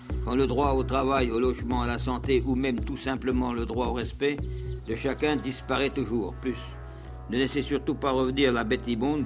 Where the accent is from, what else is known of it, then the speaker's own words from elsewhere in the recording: Brittany, France; Moi, je suis natif de Ploiegrette, là. Je suis venu ici comme facteur.